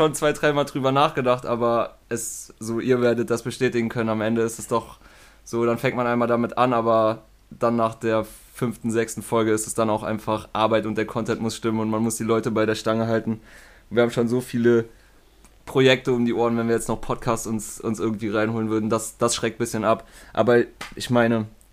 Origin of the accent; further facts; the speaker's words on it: Trier, Rhineland-Palatinate, Germany; ich komme auch aus Trier, mache auch Musik